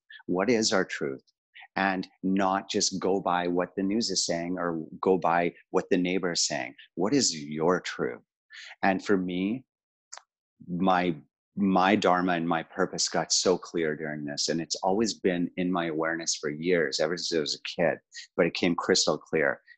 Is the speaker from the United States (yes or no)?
no; South Africa; So I'm from South Africa. I grew up under apartheid.